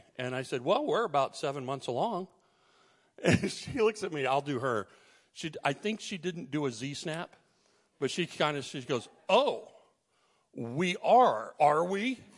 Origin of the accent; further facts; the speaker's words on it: Dallas, Texas, United States; So we're from Dallas, and then for a short while, I was teaching in Southern California, so we moved to L.A.